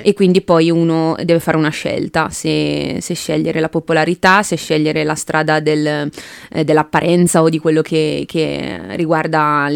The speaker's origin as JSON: {"language": "Italian", "region": "Lombardy", "country": "Italy", "said": "nonostante io sia più su Brescia negli ultimi anni, la mia terra è fondamentale, quindi nelle tre date di presentazione di questo nuovo progetto ci tenevo tantissimo a inserire una data Camuna"}